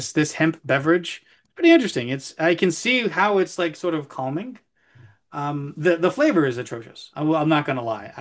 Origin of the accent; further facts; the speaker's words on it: Tennessee, United States; And what's crazy is I was raised Southern Baptist in Tennessee.